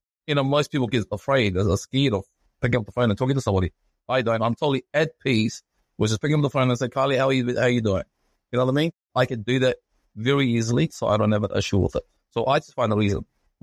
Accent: Rarotonga, Cook Islands; now in New Zealand; I've got a Polynesian community and I've grown up as a Polynesian person. I'm from Rarotonga, come to New Zealand.

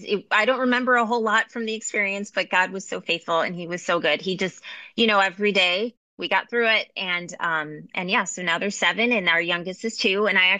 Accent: Puerto Rico; born there; My background is actually I was born in Puerto Rico

